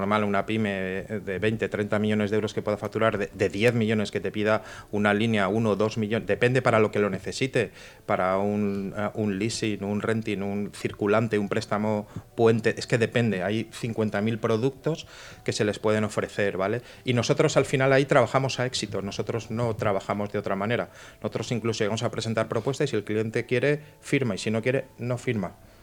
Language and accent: Spanish; Valencian Community, Spain; Yo sí que soy valenciano. Yo soy de la terreta.